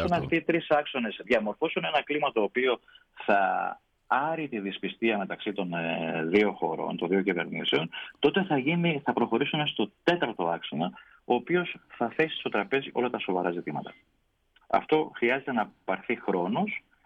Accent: Greece; και όταν του είπα ότι είμαι Έλληνας δημοσιογράφος, πραγματικά χάρηκε

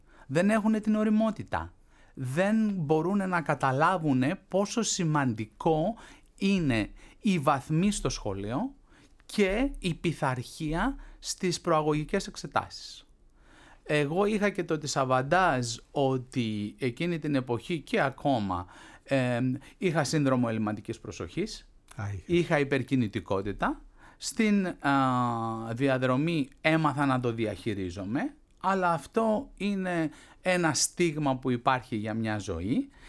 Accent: Athens, Attica, Greece; Γεννήθηκα και μεγάλωσα στην Αθήνα, στην περιοχή των Αμπελοκήπων, η Άμπελο Γκάρντεν, όπως το λέγαμε τότε.

